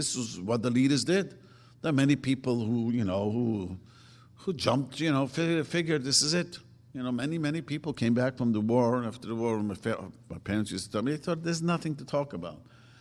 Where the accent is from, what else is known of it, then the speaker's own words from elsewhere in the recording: Brooklyn, New York, United States; I grew up in Brooklyn. Everyone was religious. The whole community was Holocaust survivors.